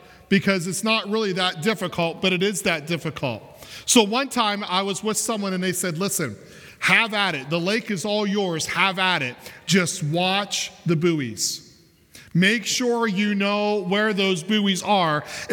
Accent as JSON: {"language": "English", "region": "Pennsylvania", "country": "United States", "tie": "born or raised there", "said": "I'm a boy from Pennsylvania, and I grew up in central PA, and we didn't have a whole lot of lakes, and I didn't really grow up around boats."}